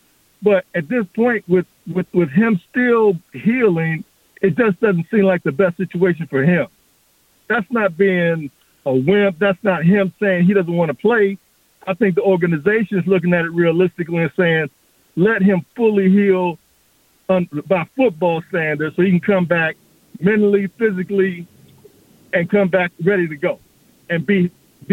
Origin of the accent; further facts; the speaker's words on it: Landover, Maryland, United States; I'm from Landover, actually.